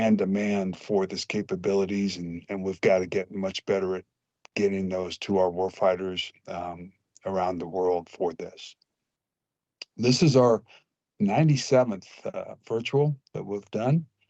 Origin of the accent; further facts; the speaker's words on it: Rimrock, Arizona, United States; I'm in a cowboy ranch I grew up in here in Rimrock, Arizona.